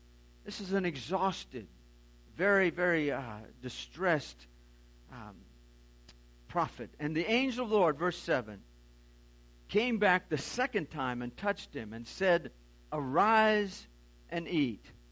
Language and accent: English; Louisiana, United States; I was born and raised on Bayou Lafourche